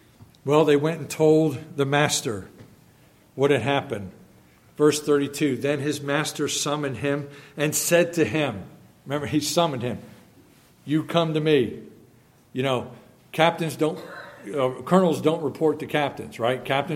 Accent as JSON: {"language": "English", "region": "New Jersey", "country": "United States", "said": "I'm from New Jersey. That's a shakedown. Okay? It's like y'all don't know that a whacking is not a beating in New Jersey."}